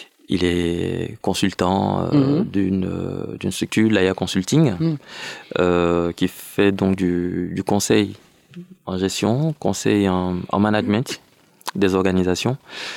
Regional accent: Abidjan, Côte d’Ivoire; Oui, j'ai grandi à Abidjan.

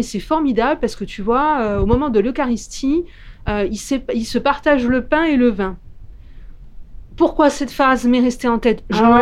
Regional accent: Île-de-France, France; born there; now in Gard, France; Je ne suis pas originaire du Gard. Je suis née en Seine-et-Marne. Mais bon, ça fait déjà plus de 30 ans que j'habite dans le Gard.

